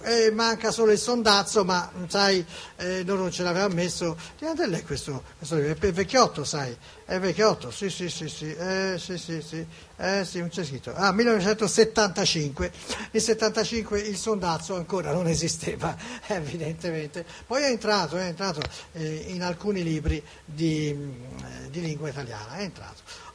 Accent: Florence, Tuscany, Italy; siamo fiorentini, siamo nel vernacolo

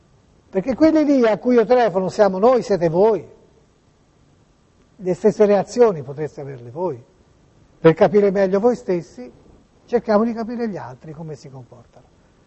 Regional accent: Tuscany, Italy; ormai il sondazzo nasce perché sono toscano, perché sono burlone, perché io sia sempre una persona serissima, che pensa a cose serie e anche basilari, importanti, profonde. Però c'è in noi toscani, c'è questa voglia di pigliare per il culo, che ragazzi.

